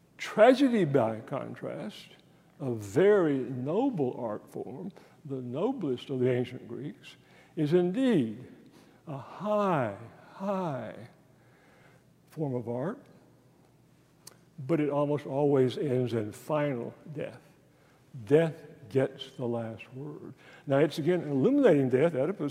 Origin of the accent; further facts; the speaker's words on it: Texas, United States; I'm a redneck from East Texas, so I'm pretty good at it.